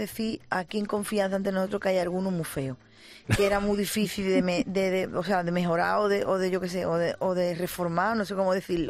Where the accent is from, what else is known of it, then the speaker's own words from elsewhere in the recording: Andalusia, Spain; verdad que en Andalucía tenemos todos mucha costumbre de, además de celebrar todo